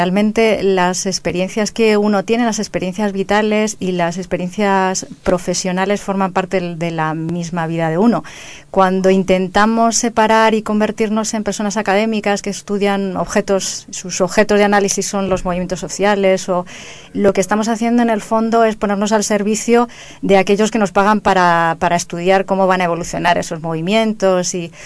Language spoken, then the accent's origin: Spanish; Madrid, Community of Madrid, Spain; en la asamblea del barrio del Pilar, de donde soy